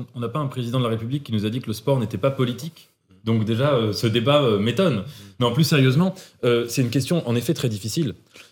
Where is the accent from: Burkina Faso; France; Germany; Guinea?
France